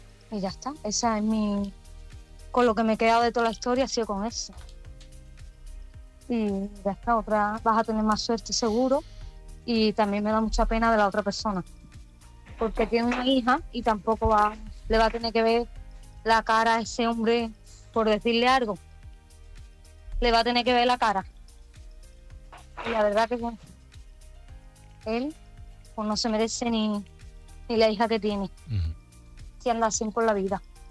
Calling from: Malaga, Andalusia, Spain; de Málaga.

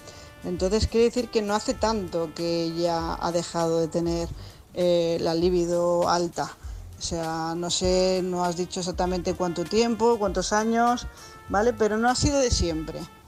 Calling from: Tarragona, Catalonia, Spain; corresponsal de Tarragona

